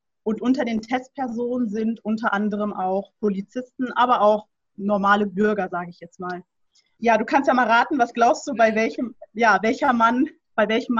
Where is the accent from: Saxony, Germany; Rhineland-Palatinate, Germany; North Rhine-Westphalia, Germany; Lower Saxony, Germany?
North Rhine-Westphalia, Germany; Soest; born there; Ich komme gebürtig aus Soest, bin 24 Jahre alt und mein Papa ist schwarz und kommt aus Gambia. Meine Mama ist weiß und kommt aus Deutschland.